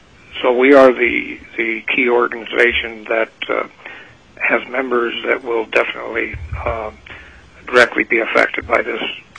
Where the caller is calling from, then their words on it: Littleton, Colorado, United States; and I'm calling today from Littleton, Colorado.